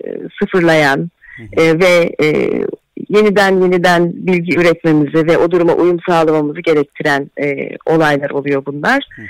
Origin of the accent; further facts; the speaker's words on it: Afyonkarahisar, Turkey; benim yaşadığım yöre, ben Afyonluyum.